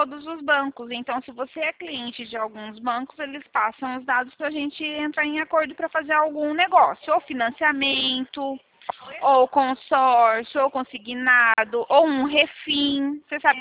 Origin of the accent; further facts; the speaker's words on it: São Paulo, Brazil; Eu sou do interior de São Paulo.